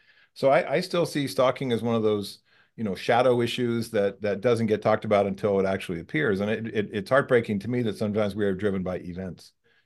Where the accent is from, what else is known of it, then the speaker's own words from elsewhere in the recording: California, United States; So I came from California where we have tons of stalkers.